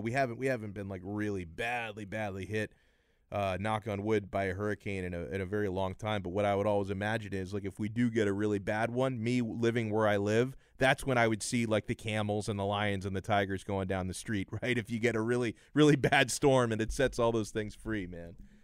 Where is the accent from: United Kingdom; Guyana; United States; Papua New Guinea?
United States; Palmetto Bay, Florida; I lived down here during Andrew. I grew up in Palmetto Bay, like got hit really bad down there in South Dade.